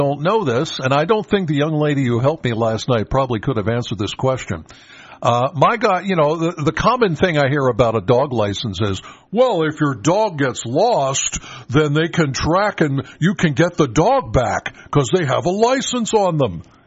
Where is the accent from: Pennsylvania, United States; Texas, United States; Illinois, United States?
Pennsylvania, United States; Penns Valley; Now I'm from Penns Valley, so there's one particular place out there.